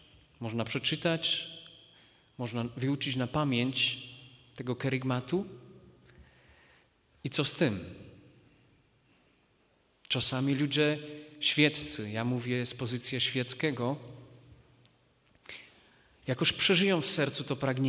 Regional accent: Slovakia; Polish is a second language; nie wiem jak u was w Polsce, u nas na Słowacji na pewno.

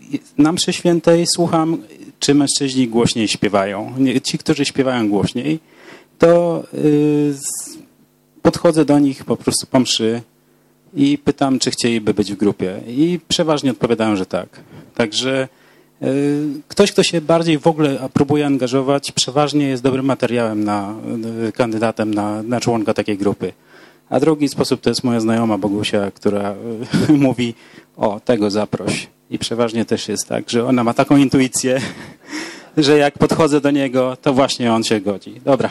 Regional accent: Kobyłka, Masovian Voivodeship, Poland; Jestem z Kobyłki, koło Warszawy, tam kierunek Wołomin, jakby ktoś był ciekawy.

